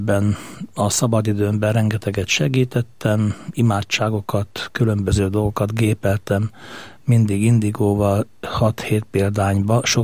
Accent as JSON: {"language": "Hungarian", "region": "Nógrád", "country": "Hungary", "tie": "born or raised there", "said": "A Nógrád megyei Varsányban éltem a gyerekkoromat, Széchenytől 5 kilométerre egy kis település, 1800 lelkes falu. Hagyományos családban nőttünk fel az öcsémmel, tétszülők, nagyszülők, szülők, hívő emberek bennünket is így neveltek."}